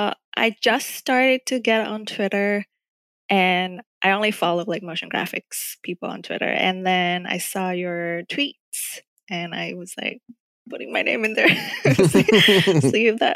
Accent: Vietnam; English is a second language; now in United States; Yeah, so I'm from Vietnam

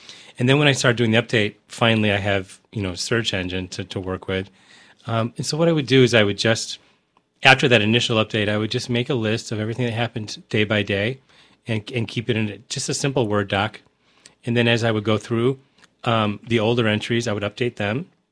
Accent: Michigan, United States; And, of course, what endeared me to her early on was I'm from Michigan. She's from Michigan.

